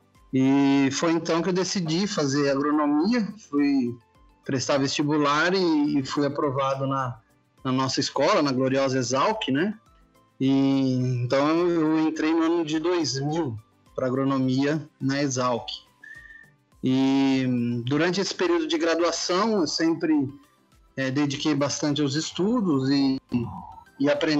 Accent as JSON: {"language": "Portuguese", "region": "São Paulo", "country": "Brazil", "said": "Eu sou paulista, paulistano e são paulino, né, um menino da cidade grande, né? Mas sempre com muito contato com o agro, né?"}